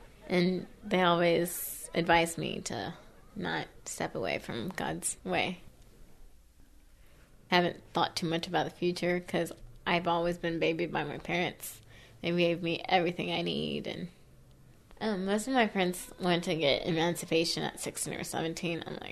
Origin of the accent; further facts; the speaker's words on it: El Salvador; now in Mexico, United States; I'm from El Salvador. It's very dangerous in El Salvador, so we just moved. My grandpa got offered a job here in Mexico, Missouri, and that's how we ended up here. I grew up in the church